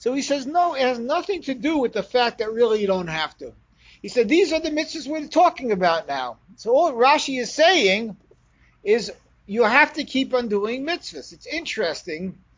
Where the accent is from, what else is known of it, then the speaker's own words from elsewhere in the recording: Queens, New York, United States; So we grew up together in Queens many, many years ago.